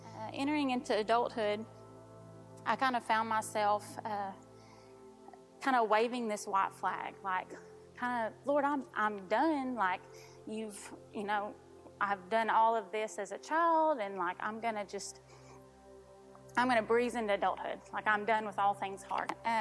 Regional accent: North Carolina, United States; also born or lived in California; I was born in California, and when I was about 3 years old, my mom and dad got divorced, and my mom moved her and I from California across the United States all the way to North Carolina.

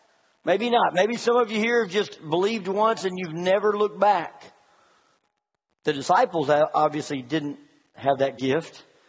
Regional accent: United States; I'm an American patriot, okay? I love our country.

